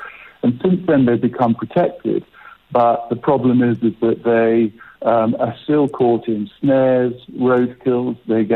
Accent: Kenya; I think, you know, for everybody in South Africa and us in Africa, I'm originally from Kenya

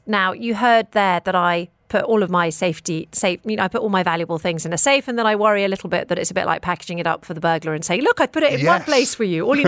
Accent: England, United Kingdom; now in United Arab Emirates; I'm from England. We're not used to hot temperatures in England.

